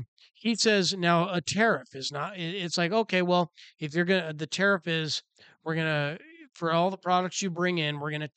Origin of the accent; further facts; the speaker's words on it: Tacoma, Washington, United States; You know, I grew up in Tacoma compared to Bellevue, right?